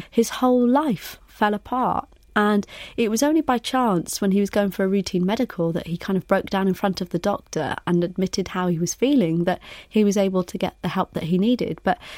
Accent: Wales, United Kingdom; my Welsh roots, being born and raised in Wales

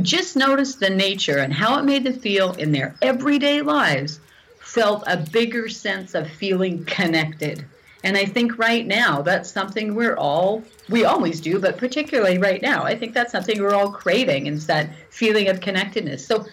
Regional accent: Canada

